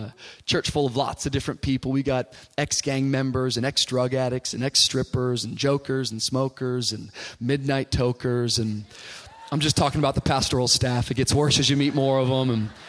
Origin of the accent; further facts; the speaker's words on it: Miami, Florida, United States; And, I come from Miami, as Jason was telling you.